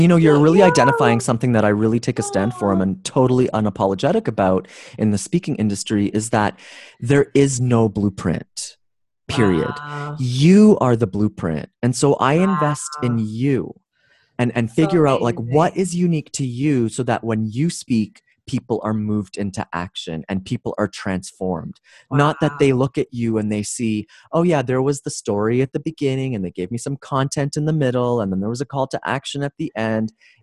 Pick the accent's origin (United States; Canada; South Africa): Canada; Ontario; so I'm Canadian. And at that time in Ontario, we had 5 years of high school.